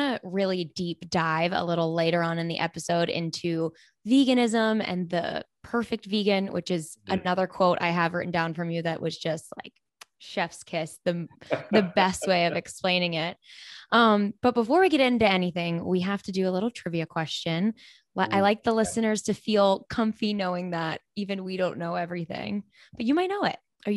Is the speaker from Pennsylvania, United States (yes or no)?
yes; Pittsburgh, Pennsylvania, United States; I'm from Pittsburgh. Like we have the Pirates.